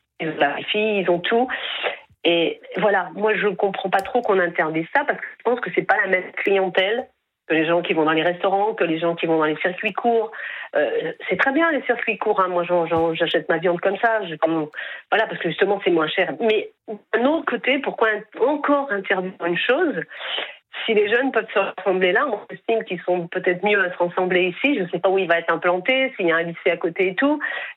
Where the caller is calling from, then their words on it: Châtellerault, Nouvelle-Aquitaine, France; Je suis de Châtellerault.